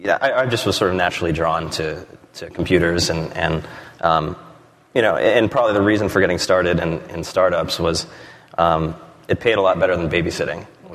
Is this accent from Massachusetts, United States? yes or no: yes; Massachusetts, United States; So I grew up outside of Boston, and my first computer was a PC Junior.